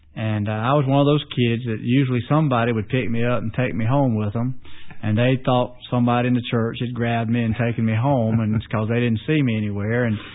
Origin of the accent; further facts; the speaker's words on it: Louisville, Kentucky, United States; born there; Yeah, I was born in Louisville, Kentucky, to some wonderful parents